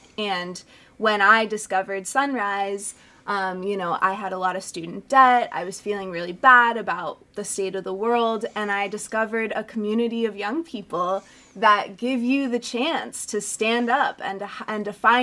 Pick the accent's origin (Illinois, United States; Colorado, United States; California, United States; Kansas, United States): Colorado, United States; Denver; I grew up in Denver, in Colorado, a state that is really outdoorsy.